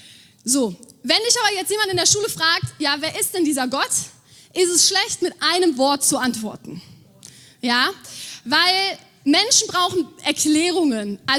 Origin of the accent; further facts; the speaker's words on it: Germany; Ja, ich schreibe Vater auf, weil wir sind ja Deutsche, ne?